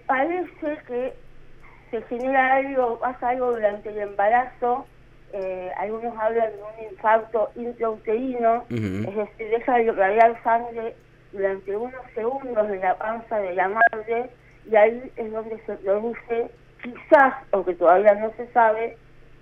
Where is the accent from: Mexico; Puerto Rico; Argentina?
Argentina; San Justo, Santa Fe; now in Santa Fe, Argentina; yo cumplí 40 años, y yo nací hace 40 años en San Justo, a 100 kilómetros de acá. Bueno, vine a vivir a Santa Fe, pero bueno, viví mis primeros años allá.